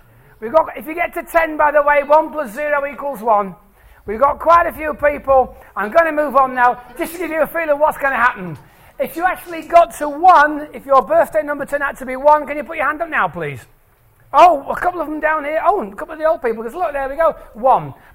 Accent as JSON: {"language": "English", "town": "York", "region": "Yorkshire and the Humber", "country": "United Kingdom", "said": "Oh, and I'm from Old York, there you go."}